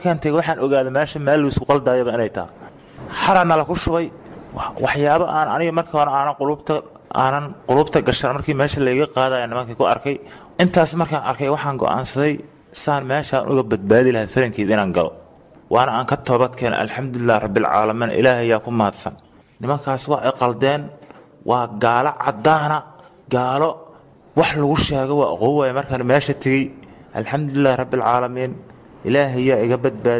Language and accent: Somali; Guriceel, Galguduud, Somalia; waxaan ahay askari toobadkeena waxaan ka imid degmada Gurceel ee xarqabowbe waxaan jiraa 30 sano